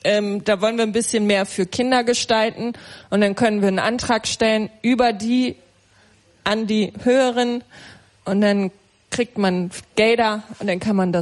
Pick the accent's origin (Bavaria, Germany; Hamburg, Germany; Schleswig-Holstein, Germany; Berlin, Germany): Berlin, Germany; Aus Berlin.